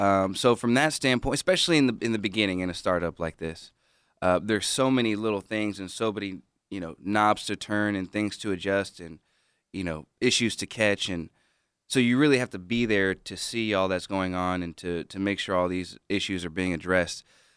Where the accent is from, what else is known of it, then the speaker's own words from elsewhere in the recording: Houston, Texas, United States; So I was born and raised here in Houston. Moved out to Cyprus in eighth grade